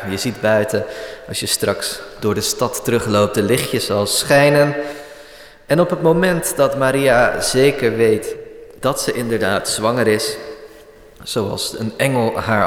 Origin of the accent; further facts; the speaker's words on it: Alphen aan den Rijn, South Holland, Netherlands; ik kom uit Alphen aan de Rijn, dus eigenlijk ben ik hier te gast.